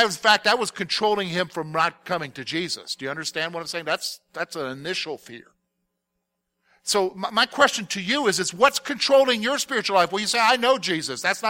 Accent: South Carolina, United States; And, I'm from South Carolina. My unit was from South Carolina, and we were up in Virginia at Camp Pickett.

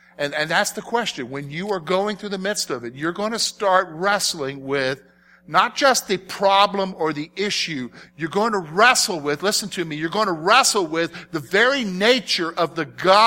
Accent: South Carolina, United States; And I remember as a boy growing up in South Carolina, my family would take...

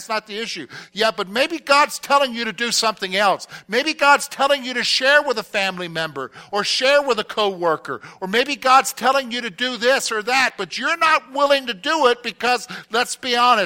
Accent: South Carolina, United States; And, I'm from South Carolina. My unit was from South Carolina, and we were up in Virginia at Camp Pickett.

